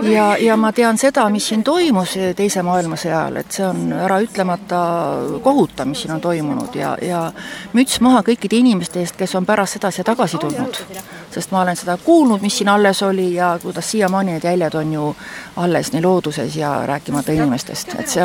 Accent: Tallinn, Harju County, Estonia; No ma olen piinlik öeldama Tallinnast.

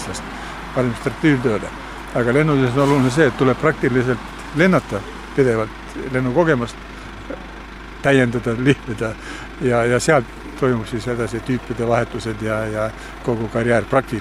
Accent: Saare County, Estonia; Minu kodukoht on sellise koha peal, et kui lennukid lähevad Kuressaare lennuväljale maanduma, kursiga 240, siis nad paratamatult lendavad üle minu kodu.

